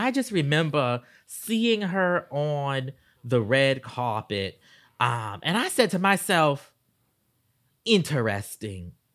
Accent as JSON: {"language": "English", "region": "South Carolina", "country": "United States", "said": "Which is interesting because I'm from South Carolina."}